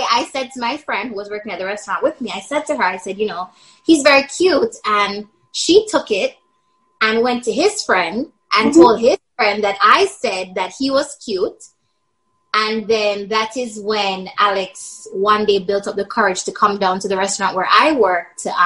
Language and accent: English; Jamaica; moved away as an adult; now in United States; Born and raised in Jamaica, and I moved to the United States when I was 22 years old.